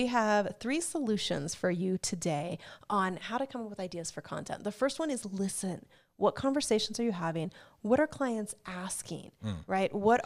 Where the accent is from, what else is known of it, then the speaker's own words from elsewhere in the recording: Alaska, United States; I'm from Alaska, so I think politics have shown us that Alaskans are in danger of going rogue, right?